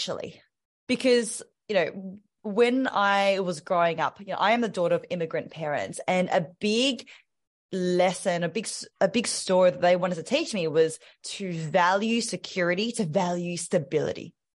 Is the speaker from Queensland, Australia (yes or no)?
no; Melbourne, Victoria, Australia; I am from Melbourne, Australia.